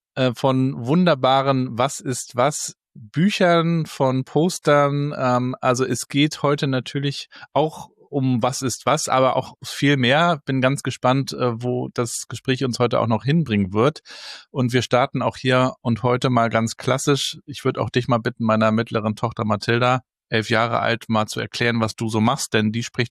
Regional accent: East Germany, Germany; Ich bin ja noch in der DDR groß geworden.

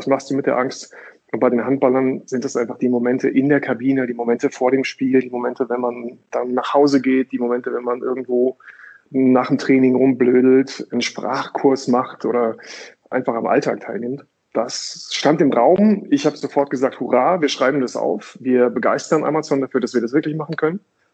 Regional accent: Datteln, North Rhine-Westphalia, Germany; Ich komme aus Datteln, so von Nordsee für das Ruhrgebiet.

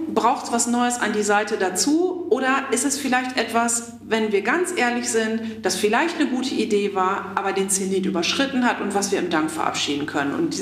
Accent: Germany; ich komme ja aus Deutschland

